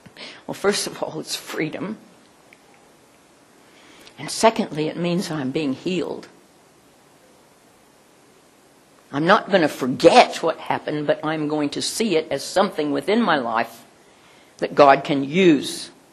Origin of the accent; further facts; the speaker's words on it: Oklahoma, United States; And when I was a kid, we used to walk along the riverbanks, and because I grew up in Indian Territory.